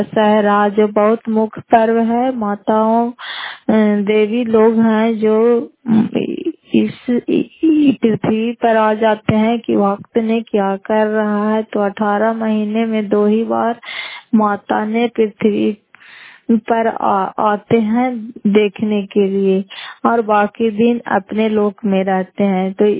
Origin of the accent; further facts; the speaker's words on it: Fatehpur, Bihar, India; घर फतेहपुर, पंचायत मकरौता, जिला नालंदा, कराय पसरा ब्लॉक की निवासी हूँ।